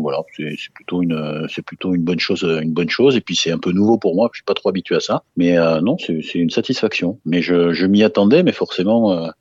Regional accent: Mont-de-Marsan, Nouvelle-Aquitaine, France; Ici, on est à Mont-de-Marsan, c'est ma ville natale, d'accord.

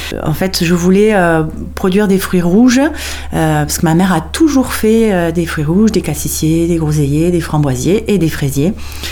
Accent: Mont-de-Marsan, Nouvelle-Aquitaine, France; je suis originaire de Mont-de-Marsan, donc je suis née à Mont-de-Marsan, originaire d'une famille de 4 enfants, dont je suis la dernière.

